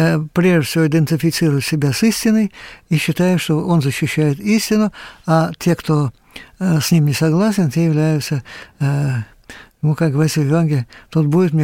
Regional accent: Moscow, Russia; now in Italy; я хотел бы добавить, что я живу в Северной Италии. Это верно, я москвич.

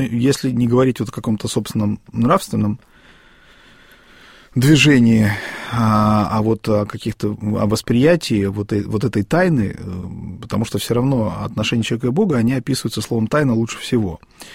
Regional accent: Russia; born there; А я просто православный, потому что я родился в России.

